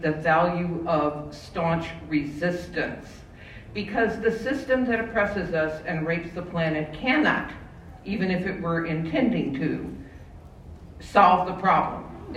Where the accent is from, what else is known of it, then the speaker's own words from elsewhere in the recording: Oklahoma City, Oklahoma, United States; from Oklahoma City, and I'm glad I'm the last speaker.